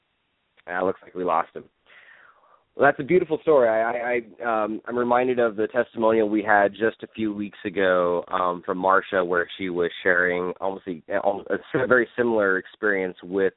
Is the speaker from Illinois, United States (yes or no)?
no; Fresno, California, United States; I grew up in Fresno, California, in the middle of the grapevines, and my school had a ton.